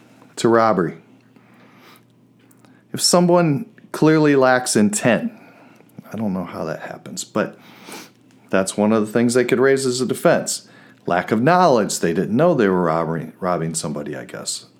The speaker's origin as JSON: {"language": "English", "town": "Peoria", "region": "Illinois", "country": "United States", "tie": "born or raised there", "said": "And in Peoria, she lived on the East Bluff. I grew up on the East Bluff."}